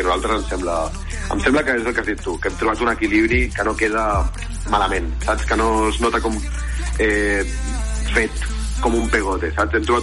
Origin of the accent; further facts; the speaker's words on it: Catalonia, Spain; els tres parlem català i els tres som catalans perquè els tres som de poble